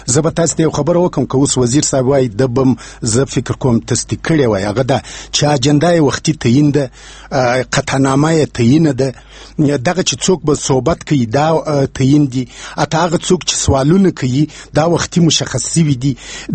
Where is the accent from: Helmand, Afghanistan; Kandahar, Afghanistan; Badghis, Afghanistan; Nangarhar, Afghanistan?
Kandahar, Afghanistan; زه اوس وګورئ، زه مثلا د کندهار یم